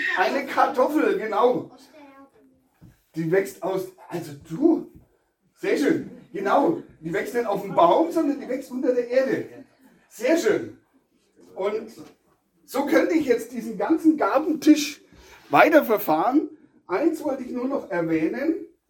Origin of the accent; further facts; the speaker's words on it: Bavaria, Germany; So sagt man es bei uns in Franken öfters.